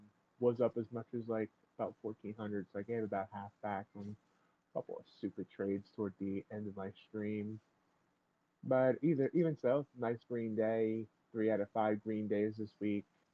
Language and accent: English; Pennsylvania, United States; born there; I was born in Eastern Pennsylvania. But right now I'm living in the land of corn and soybeans right in central Illinois.